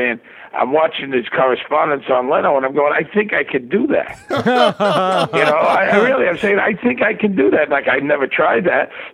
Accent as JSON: {"language": "English", "town": "Brooklyn", "region": "New York", "country": "United States", "tie": "born or raised there", "also_born_or_lived": "Las Vegas", "moved": "as an adult", "said": "I mean, I was in Las Vegas for many years. I grew up in Brooklyn. I moved to Vegas after college."}